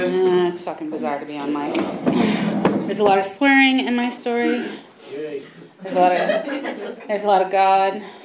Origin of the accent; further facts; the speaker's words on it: Wisconsin, United States; also born or lived in Stanford, California; now in California, United States; I was raised in Wisconsin, although I was born down at Stanford, so I'm a California native, and I did eventually come back here.